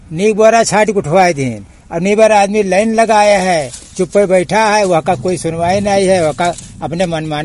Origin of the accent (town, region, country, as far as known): Rukanapur, Uttar Pradesh, India